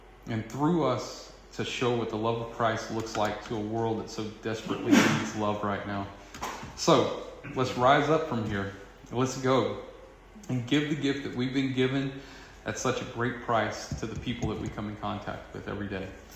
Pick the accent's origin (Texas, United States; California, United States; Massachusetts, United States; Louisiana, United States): Louisiana, United States; I got too much hot sauce clogged up in my brain from being Cajun.